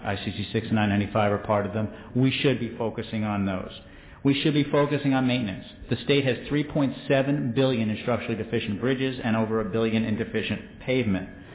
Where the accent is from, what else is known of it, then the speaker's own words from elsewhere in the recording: United States; accent: Yankee; You know, you hear my somewhat Yankee accent, but I came from both a southerner and a northerner.